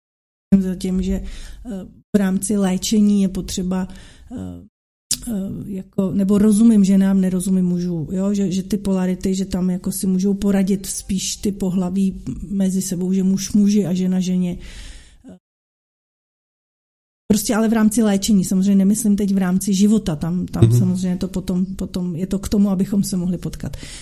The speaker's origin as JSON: {"language": "Czech", "region": "Prague", "country": "Czechia", "tie": "born or raised there", "lives_now": "Louny, Czech Republic", "said": "jsem Pražečka, celý život jsem žila v Praze"}